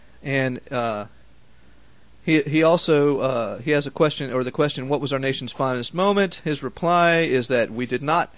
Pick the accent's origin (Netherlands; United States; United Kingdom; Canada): United States; Virginia; I talk funny, and I suppose I do, being that my mother was from Montana, my dad from California, and I grew up in Southern Virginia.